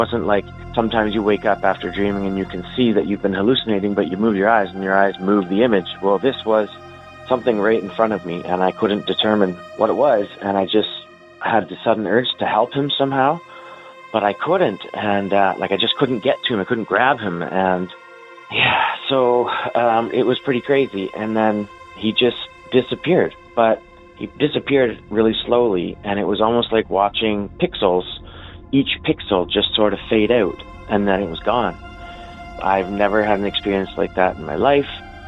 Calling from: Ontario, Canada; I'm calling from Ontario.

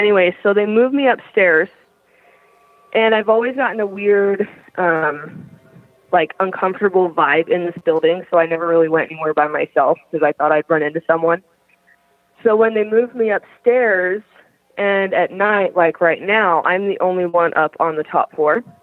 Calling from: Salt Lake City, Utah, United States; I'm calling from Salt Lake City, Utah.

